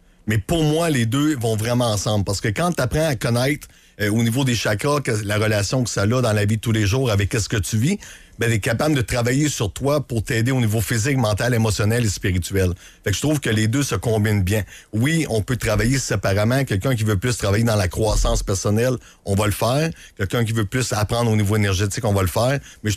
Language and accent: French; Saint-Georges-de-Beauce, Quebec, Canada; Moi, je suis natif de Saint-Georges-de-Beauce.